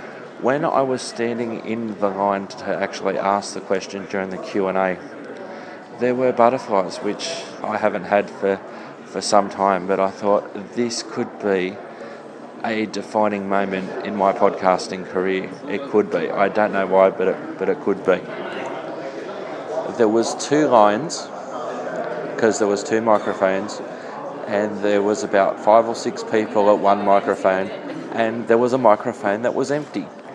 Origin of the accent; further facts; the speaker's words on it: Australia; Because I'm from Australia, and so it's the Australian summer at the moment.